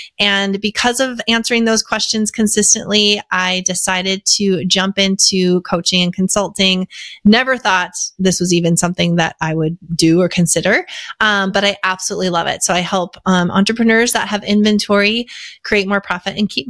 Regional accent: Fargo, North Dakota, United States; now in Nashville, United States; So I am a third generation entrepreneur, born and raised in Fargo, North Dakota. So kind of a neighbor to Nebraska, you know. I'm down in Nashville now.

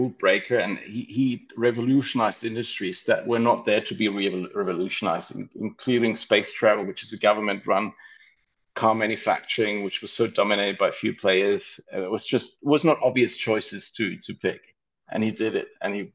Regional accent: Germany; I grew up in Germany, so I didn't have a lot of choice.

